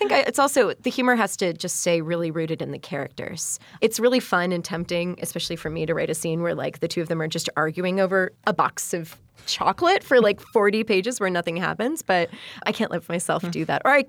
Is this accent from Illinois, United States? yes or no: yes; Illinois, United States; I did. I grew up in Illinois and then did graduate work in Madison and Milwaukee and bounced back and forth.